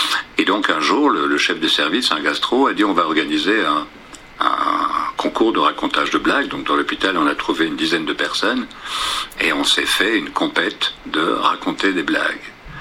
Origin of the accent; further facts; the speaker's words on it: Flanders, Belgium; Et donc, je suis flamand d'origine